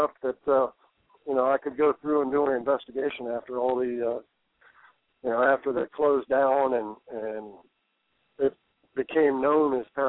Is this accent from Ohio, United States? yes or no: yes; Ohio, United States; No, actually, I grew up in Ohio, but I was a couple of hours away from Ohio State